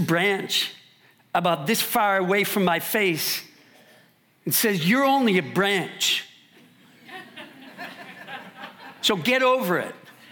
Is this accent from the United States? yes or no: yes; Minneapolis, Minnesota, United States; I come from Minneapolis, or outside of Minneapolis. There are a lot of family and friends down there.